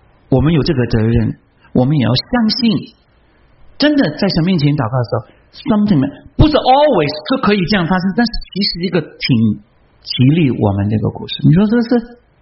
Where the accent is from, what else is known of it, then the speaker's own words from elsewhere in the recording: China; now in United States; 我现在录了美籍，可是我只想到中国，我们中国人就是这个样子的。